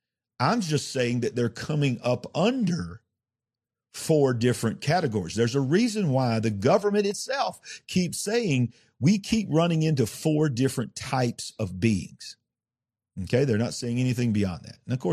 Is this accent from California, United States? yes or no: no; Alabama, United States; I'm from Alabama. I make up my own words on my show.